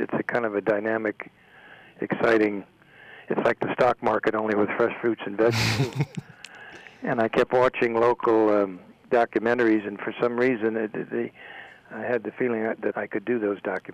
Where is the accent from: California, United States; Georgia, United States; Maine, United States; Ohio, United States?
California, United States; San Mateo; Well, I grew up in San Mateo. We moved when I was 10 years old down to San Mateo, which is down the peninsula, halfway between San Francisco and Stanford.